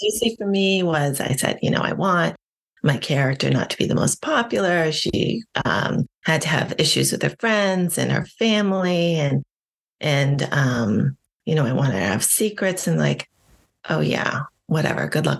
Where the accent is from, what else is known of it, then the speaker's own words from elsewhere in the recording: Salem, Massachusetts, United States; coming from Salem, Massachusetts, where, by the way, growing up in Salem, Massachusetts, it was just no big deal.